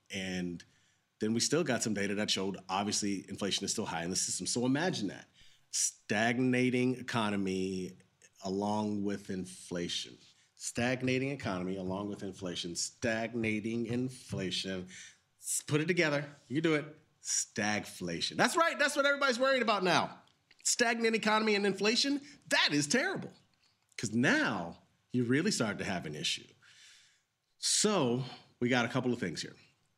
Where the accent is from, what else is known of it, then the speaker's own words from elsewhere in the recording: Florida, United States; moved away; Because I didn't grow up here as a kid. I grew up in Florida.